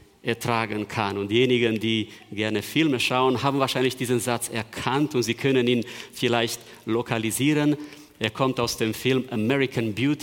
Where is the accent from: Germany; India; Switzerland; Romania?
Romania; Transylvania; in der dritten oder vierten Klasse in Siebenbürgen, in der Schule, wo ich groß geworden bin